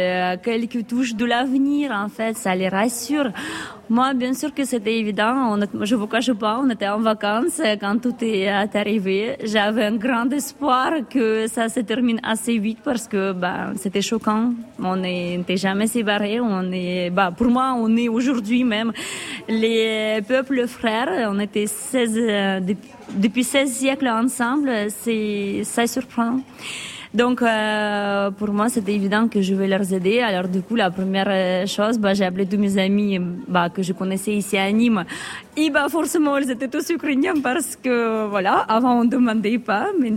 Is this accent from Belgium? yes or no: no; Russia; French is a second language; moved away as an adult; now in France; Moi, je suis russe. Je suis née en Russie. Je fais mes études en Russie.